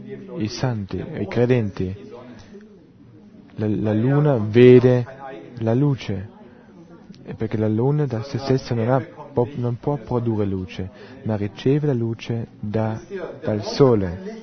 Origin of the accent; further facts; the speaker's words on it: Nuremberg, Bavaria, Germany; Vengo da Norimberga.